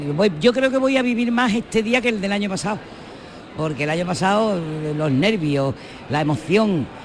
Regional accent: Andalusia, Spain; como andaluza y como española, como ambas cosas, porque yo soy de aquí

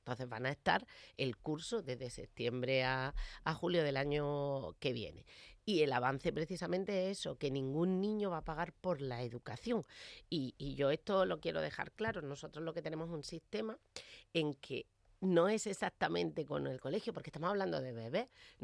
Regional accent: Almería, Andalusia, Spain; yo como soy de Almería, las aulas matinales, que ahora son habituales en todos los centros

